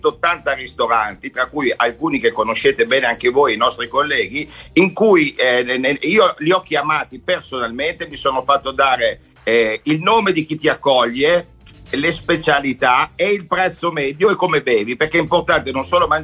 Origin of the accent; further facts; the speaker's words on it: Fidenza, Emilia-Romagna, Italy; now in Rome, Italy; Io sono di Fidenza, vivo a Roma da tanti anni, però amo Reggio Calabria, amo Bergamo, amo tutta l'Italia.